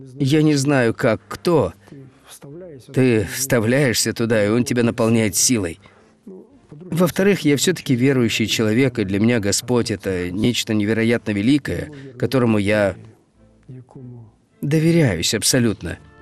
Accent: Ukraine; also born or lived in New York / Nice; Я же украинец.

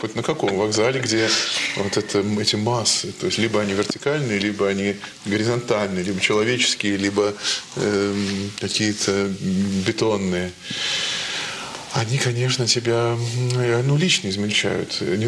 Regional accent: Moscow, Russia; now in Ryazan, Russia; я как такой москвич до мозга костей, но блаженствую тем, что живу в глубокой провинции

